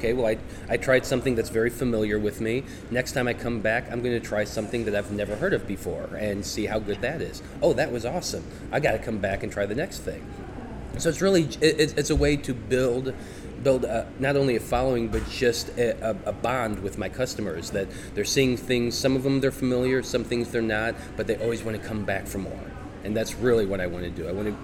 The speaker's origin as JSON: {"language": "English", "town": "St. Louis", "region": "Missouri", "country": "United States", "tie": "born or raised there", "said": "These are my people. I was born in St. Louis, raised in St. Louis. I love St. Louis."}